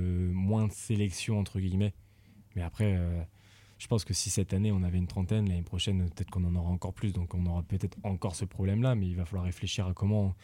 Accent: Rennes, Brittany, France; also born or lived in Paris; Moi-même, tu sais, je suis né à Paris, mais je suis venu très vite à Rennes.

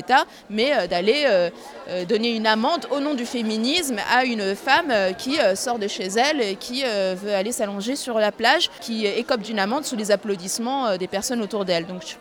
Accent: Morocco; Moi par exemple, je suis marocaine

